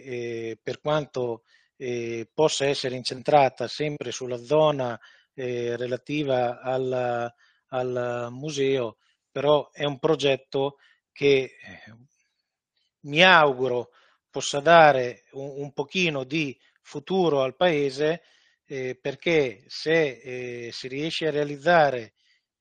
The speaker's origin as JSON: {"language": "Italian", "town": "Perticara", "region": "Emilia-Romagna", "country": "Italy", "said": "io da perticarese che ho creduto nel mio paese e ci ho adesso anche investito"}